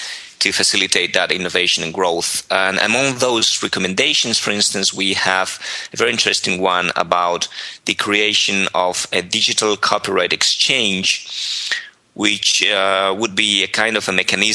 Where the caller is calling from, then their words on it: Spain; since I'm talking from Spain, where I live